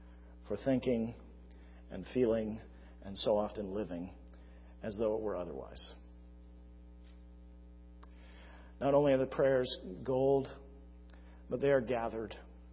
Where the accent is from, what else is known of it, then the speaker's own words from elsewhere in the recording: California, United States; You know, I grew up in California, so to me, incense smells good.